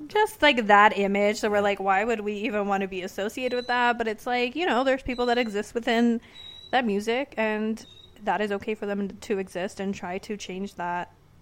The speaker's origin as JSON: {"language": "English", "region": "Texas", "country": "United States", "said": "We're both from Texas, but so very far away from each other."}